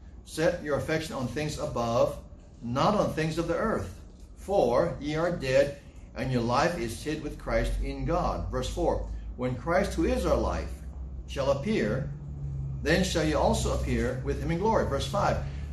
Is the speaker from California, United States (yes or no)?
no; Hawaii, United States; You understand, because I'm Hawaiian. I take my time.